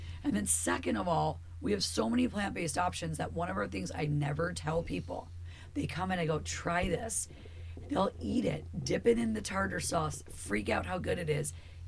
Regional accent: New York, United States; I'm an upstate New Yorker from a foreign dad and an Italian mother, but she's a quiet Italian.

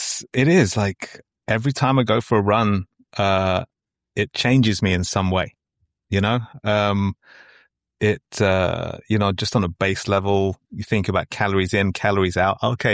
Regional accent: London, United Kingdom; now in Los Angeles, United States; live in LA. This is not a Californian accent, though. You probably could have figured that out. Born and raised in London.

